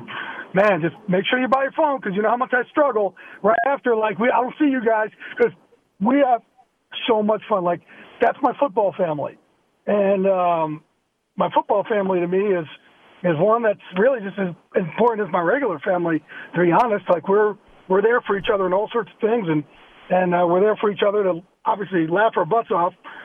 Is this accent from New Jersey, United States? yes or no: yes; New Jersey, United States; I'm from Jersey, and it's just how I talk.